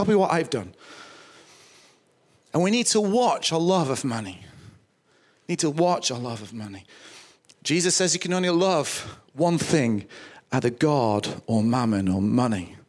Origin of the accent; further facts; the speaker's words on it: United Kingdom; And money is a huge deal for us as Western British Christians.